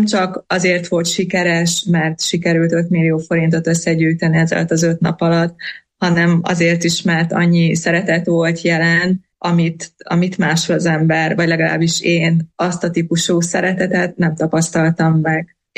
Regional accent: Partium, Romania; határon túl születtem, és életem jelentős részét még mindig a Párciumban éltem sokkal többet, mint bárhol máshol

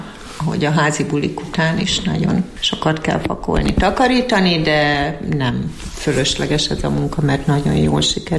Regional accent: Borsod-Abaúj-Zemplén, Hungary; Én ugye Matyó lévén szerelmes vagyok a színekbe

